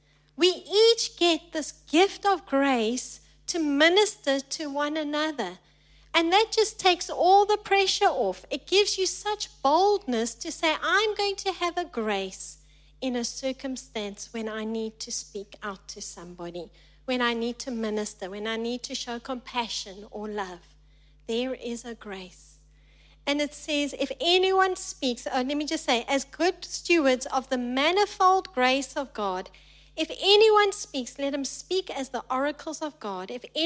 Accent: South Africa; I'm proudly South African.

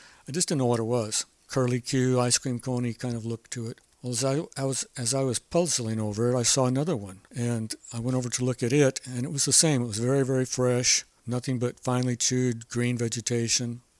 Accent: Arizona, United States; Okay, well, I was born and raised in Arizona.

